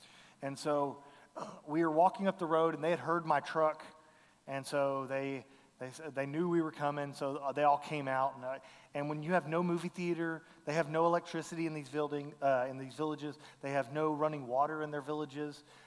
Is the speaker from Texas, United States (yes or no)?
yes; Fort Worth, Texas, United States; You know, I would say I'm a Texan because I was born and bred here in Fort Worth.